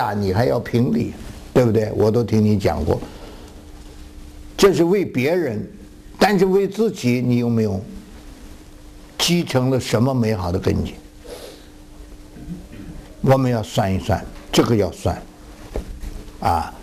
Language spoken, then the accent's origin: Chinese; China; 我们中国人讲忠言什么逆耳